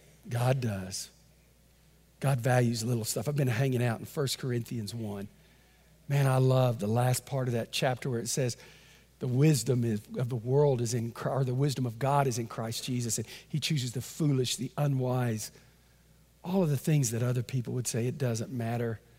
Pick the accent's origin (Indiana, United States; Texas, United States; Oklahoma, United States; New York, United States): Texas, United States; And lady said, where are you from? I said, Texas. People always love to hear you when you're from Texas.